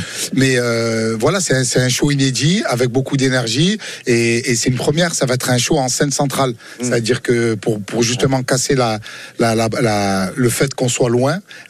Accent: Marseille, Provence-Alpes-Côte d'Azur, France; Moi, je suis marseillais. Moi, c'est une fierté. J'habite là, la rue des Fosséens.

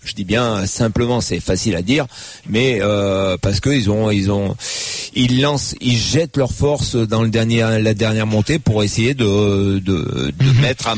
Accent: Auvergne-Rhône-Alpes, France; Je suis originaire à côté de Bourg-d'Oisans, donc je connais la montée du col du Lotaré, et puis tous ces cols qu'on a gravis maintes et maintes fois.

